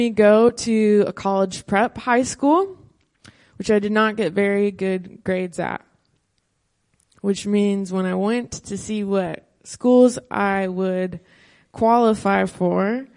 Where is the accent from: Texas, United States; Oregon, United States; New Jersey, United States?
Oregon, United States; Portland; I'm not from here. I'm from Portland, Oregon, so maybe that gives you a little bit of context.